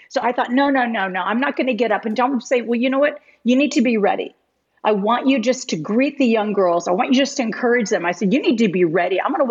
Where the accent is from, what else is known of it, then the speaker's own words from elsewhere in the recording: West Lafayette, Indiana, United States; driving from Tucson, Arizona to West Lafayette, Indiana, which was my hometown at the time.